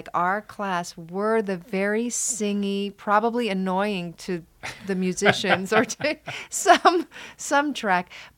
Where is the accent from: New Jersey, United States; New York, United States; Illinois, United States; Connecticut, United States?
New York, United States; which I'm from New York, so it should be.